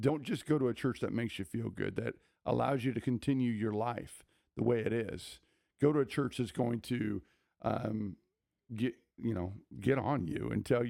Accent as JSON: {"language": "English", "region": "Oregon", "country": "United States", "tie": "born or raised there", "said": "Growing up in Oregon, we weren't multicultural, multi-ethnic. I grew up in a little farming community."}